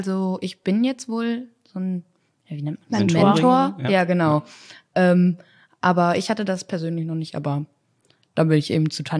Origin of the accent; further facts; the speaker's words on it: Ohne, Lower Saxony, Germany; Aus Ohne, in der Nähe von Schüttorf. Aus der Grafschaft.